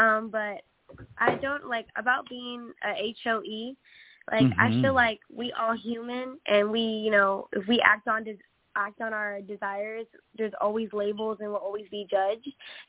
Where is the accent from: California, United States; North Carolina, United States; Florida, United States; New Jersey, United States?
California, United States; now in Stockton, United States; I'm from the Bay Area, too. Pittsburgh.